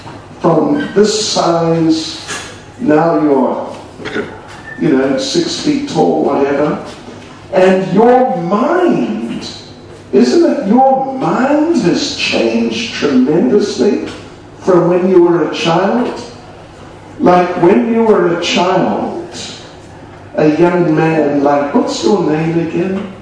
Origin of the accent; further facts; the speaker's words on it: New Zealand; That was in New Zealand. I'm from New Zealand.